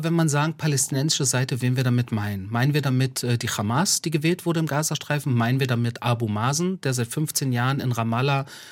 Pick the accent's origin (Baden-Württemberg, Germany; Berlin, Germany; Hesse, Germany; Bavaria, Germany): Berlin, Germany; den Kampf meiner Kindheit und Jugend in Berlin, in Israel, fortführe, weil ich damals als einzelner Jude in Berlin extrem angefeindet wurde